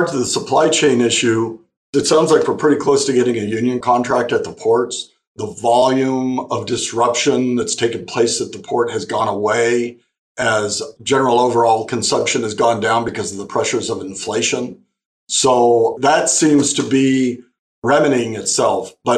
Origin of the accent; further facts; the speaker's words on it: California, United States; I grew up in the Imperial Valley. My dad was a cotton, alfalfa, and wheat farmer.